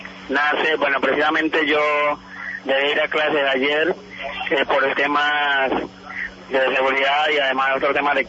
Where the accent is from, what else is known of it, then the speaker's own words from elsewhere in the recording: Buenaventura, Valle del Cauca, Colombia; yo soy de Buenaventura, nacido acá, viví toda mi vida en el barrio San Francisco de Asís, soy el hijo último de 7 hermanos, 3 de padre y madre, con los cuales siempre viví